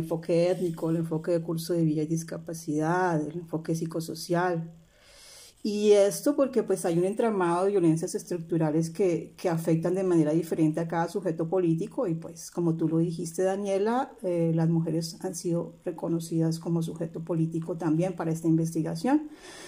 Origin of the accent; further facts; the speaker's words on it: La Guajira, Colombia; moved away as an adult; now in Italy; Yo, a ver, soy sí, colombiana de origen guajiro. Vivo en Italia hace 30 años. Terminé en Colombia mi carrera en ciencias políticas y administrativas